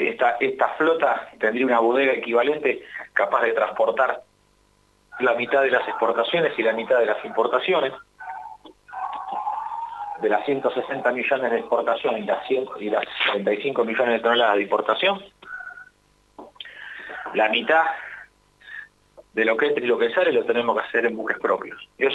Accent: Argentina; lo que no existimos ahora somos los argentinos

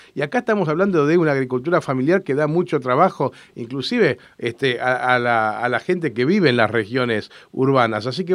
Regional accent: La Pampa, Argentina; los que somos de La Pampa, que somos pocos y cada vez menos

